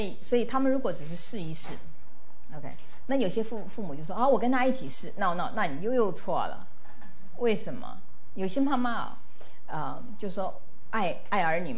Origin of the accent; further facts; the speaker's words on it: China; now in United States; 那尤其在这边他们都是高举的，我们中国人是功课棒的才是棒，才是那个，美国不是，美国是体育棒的人才是棒